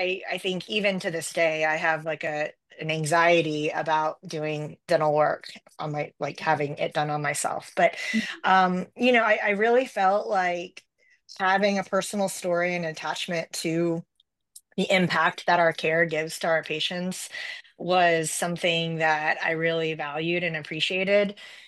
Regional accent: El Paso, Texas, United States; I am born and raised in El Paso, Texas. I am a true Texan, which if anybody knows anything about that, that seems to be a rarity because we have everybody moving in.

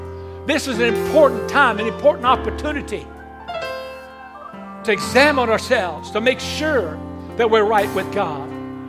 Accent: Hungary; English is a second language; I'm Hungarian. English is my second language.

